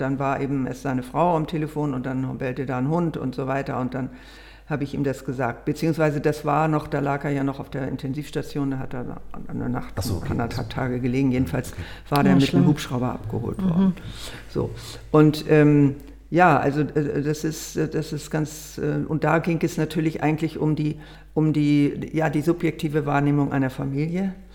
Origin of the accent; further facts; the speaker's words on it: Zurich, Switzerland; born there; ich bin im Wohlstand geboren in Zürich